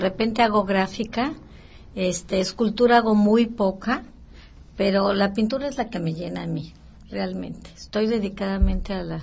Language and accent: Spanish; Querétaro, Mexico; Yo soy de Querétaro y viendo que yo no tenía oído para el musical